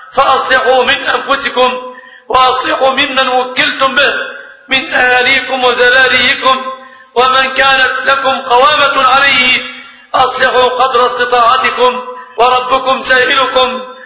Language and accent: Arabic; Egypt; بلادنا مصر